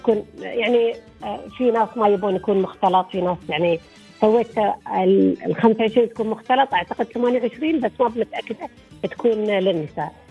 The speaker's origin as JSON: {"language": "Arabic", "country": "United Arab Emirates", "accent": "Emirati", "said": "لهجتنا الاماراتيه."}